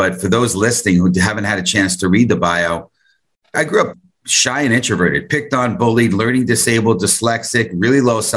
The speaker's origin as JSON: {"language": "English", "town": "Bronx", "region": "New York", "country": "United States", "tie": "born or raised there", "said": "My background, born and raised in the Bronx."}